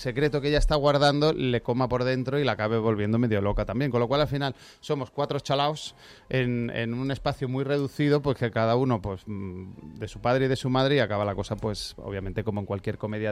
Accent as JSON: {"language": "Spanish", "town": "Málaga", "region": "Andalusia", "country": "Spain", "accent": "Málaga", "said": "ahí hablamos con nuestro propio acento porque los cuatro somos malagueños."}